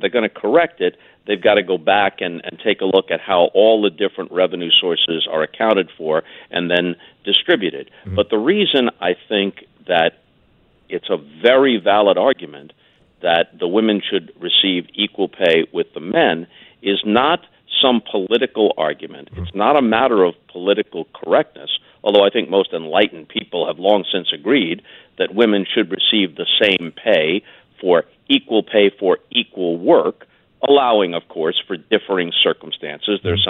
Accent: St. Louis, Missouri, United States; But in this case, St. Louis is my hometown. I've always said that. I consider it to be my hometown.

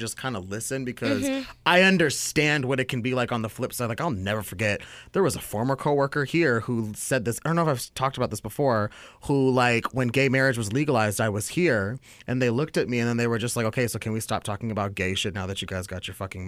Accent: United States; I'm gay, I'm Indian, I'm a first-generation American

